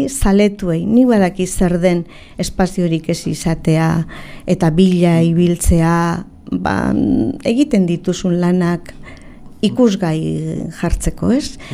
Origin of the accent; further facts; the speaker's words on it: Hondarribia, Basque Country, Spain; Ni jaio nintzen Hondarribiko bihotzian, alde zaharraren bihotzian, Plaza El Obispon, jaio nintzen. Hor eman nuen nik haurtzaroa.